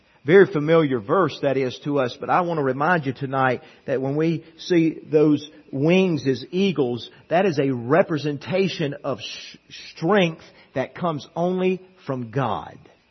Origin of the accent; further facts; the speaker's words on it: the South, United States; I mean, I grew up in the South and whatnot